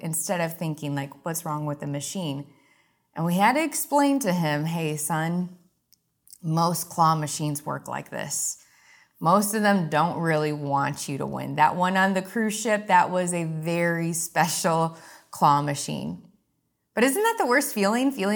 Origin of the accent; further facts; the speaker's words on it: Wisconsin, United States; now in Fort Myers, United States; I was born and raised in Wisconsin, and I now live in Fort Myers, Florida.